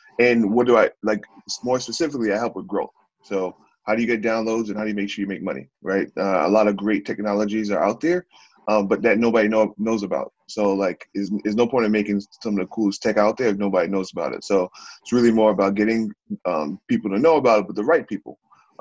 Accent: Queens, New York, United States; Yeah, that's a great point. I'm from Queens, New York, born to Haitian parents, similar to yourself, obviously.

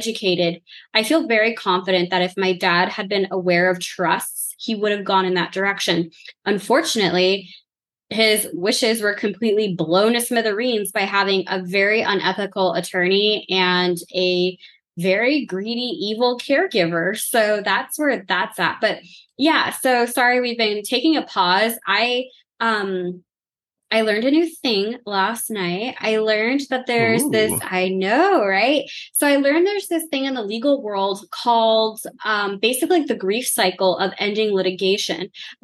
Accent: the South, United States; Because like, I'm from the South. What else? I mean, what else does a Southern girl do with her time, right?

